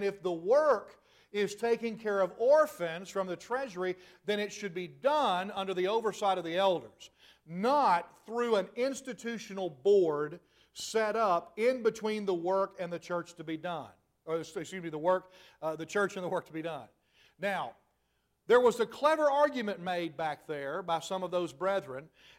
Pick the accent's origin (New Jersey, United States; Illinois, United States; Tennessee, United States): Tennessee, United States; Spring Hill; is from my hometown of Spring Hill, Tennessee, in 1909.